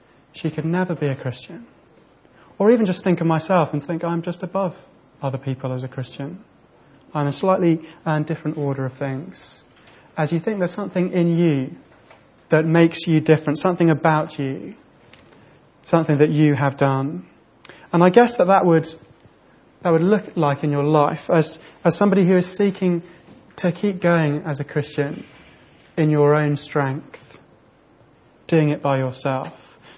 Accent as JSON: {"language": "English", "region": "England", "country": "United Kingdom", "said": "but I'm English"}